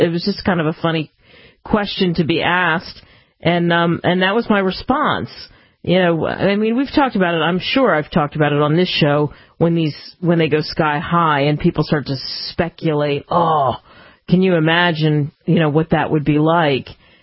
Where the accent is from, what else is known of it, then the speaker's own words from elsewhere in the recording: Cherry Hill, New Jersey, United States; as they would say back in my hometown of Cherry Hill, I'm slinging the hash just like the rest of you